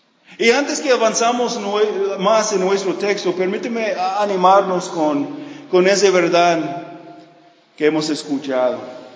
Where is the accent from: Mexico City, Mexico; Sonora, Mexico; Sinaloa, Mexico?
Sinaloa, Mexico; Mochicahui; Y tú puedes tomar una parte importante en el ministerio en Mochicahui, aun si no puedes encontrar mi pueblito en el mapa de Sinaloa.